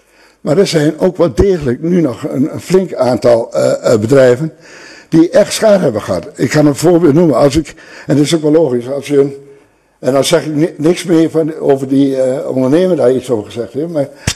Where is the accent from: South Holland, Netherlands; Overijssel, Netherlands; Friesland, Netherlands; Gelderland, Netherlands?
Overijssel, Netherlands; Dalfsen; Ik ben inmiddels al even 71 lentes oud. Ik ben van origine wel een Dalfsenaar. Maar het landschap waar ik geboren ben, mijn ouders hadden een boerderij, dat is nu gemeente Radem